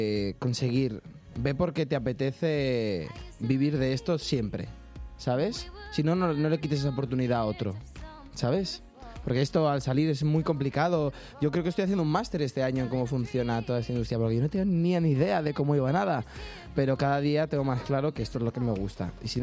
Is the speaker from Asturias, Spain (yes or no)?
no; Barcelona, Catalonia, Spain; now in Madrid, Spain; Yo soy de Barcelona. Pero me vine como que a vivir a Madrid